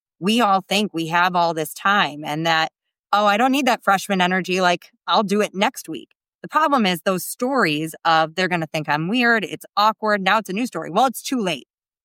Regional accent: United States; I literally said to this girl, hi … I am from America.

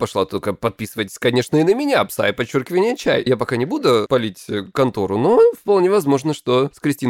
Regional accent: Krasnodar Krai, Russia; мне 36, я психолог, я мужик, я лысый, я с Кубани.

